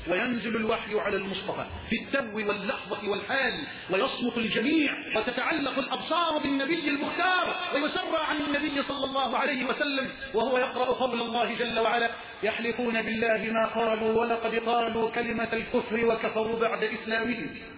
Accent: Egypt; اللهم اجعل بلدنا مصر راحة للأمن والأمان

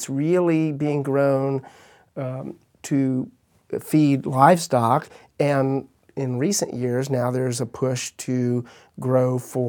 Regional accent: Midwest, United States; Hay, as Janet mentioned, which was, you know, again, growing up in the Midwest, I remember all the hay barn.

